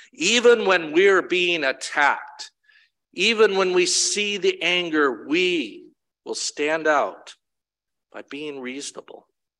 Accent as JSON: {"language": "English", "town": "Milwaukee", "region": "Wisconsin", "country": "United States", "tie": "born or raised there", "said": "Kathy and I grew up in Milwaukee."}